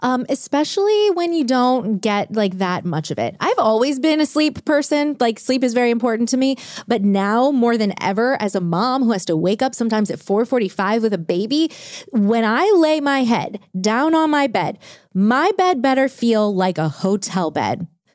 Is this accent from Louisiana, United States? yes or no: yes; New Orleans, Louisiana, United States; Growing up in New Orleans, whenever there was like a special occasion, like Christmas or my birthday